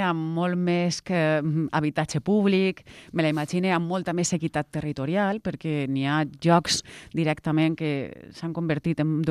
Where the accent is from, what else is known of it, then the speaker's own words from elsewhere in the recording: Valencia, Valencian Community, Spain; now in Barcelona, Spain; vostès saben que jo vinc de València, jo quan vaig arribar a Barcelona va ser una ciutat que absolutament em va captivar